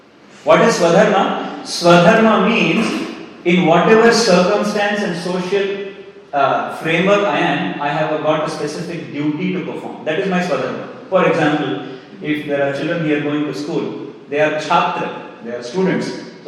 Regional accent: Australia; As an Australian, I have a different dharma.

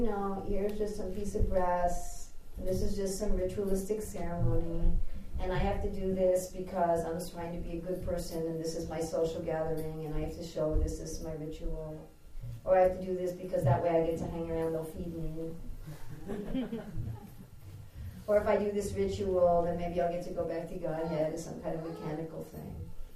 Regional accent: United Kingdom; And I'm British Indian, so I'm more cultured than anybody.

